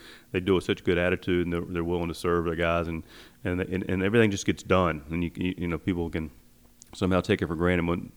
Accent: Charlotte, North Carolina, United States; In the organization. I grew up in the Charlotte area.

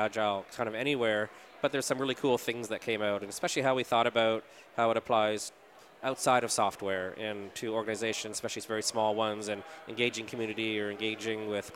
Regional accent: Toronto, Ontario, Canada; I'm from Toronto

